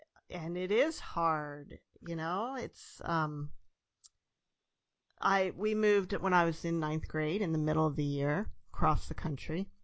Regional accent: Iowa, United States; also born or lived in Pennsylvania; Yeah, I was somewhat younger than most of my classmates when we moved, about the same age as Grace, but we moved from Pennsylvania to Iowa.

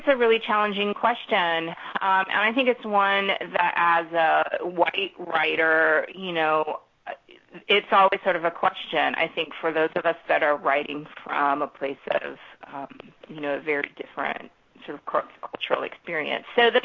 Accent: San Diego, California, United States; also born or lived in Bogota, Colombia; I grew up in San Diego, so I had a lot of interaction with people from Mexico

